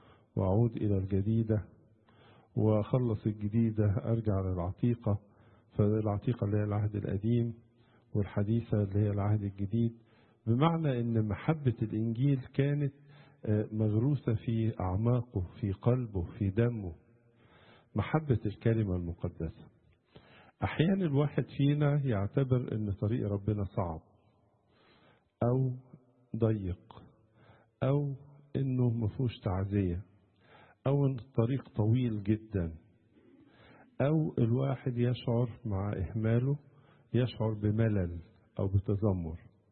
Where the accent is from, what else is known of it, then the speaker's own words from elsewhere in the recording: Egypt; هو بتاعنا كلنا كمصريين وبتاع كل العالم.